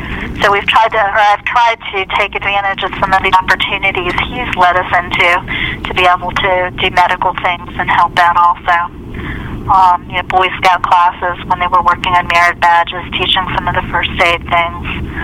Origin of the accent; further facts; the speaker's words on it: Williamsport, Pennsylvania, United States; I was born and raised in Williamsport, and as I said, I was an only child, and my father was an electrician